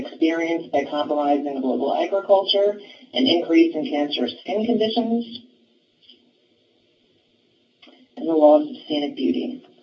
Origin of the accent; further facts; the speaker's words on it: United States; I must tell you that as an American, and therefore a citizen of the First Nation, to both test and conduct an attack using nuclear weapons in 1945, I feel like somewhat of a hypocrite. I am native to a country